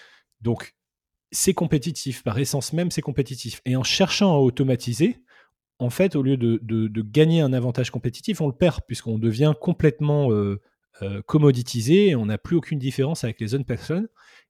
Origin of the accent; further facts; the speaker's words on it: Bordeaux, Nouvelle-Aquitaine, France; also born or lived in Madagascar / Paris; Moi, je suis bordelais d'origine. J'ai grandi à Bordeaux. J'ai passé une partie de mon enfance à l'étranger, à Madagascar. Et puis ensuite, j'ai fait des études, j'ai étudié à Paris.